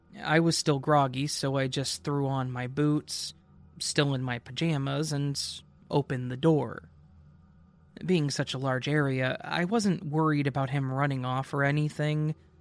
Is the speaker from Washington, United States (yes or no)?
no; Minnesota, United States; now in Texas, United States; I'm from Minnesota, but I moved to Texas for school and was planning to move back once I graduated.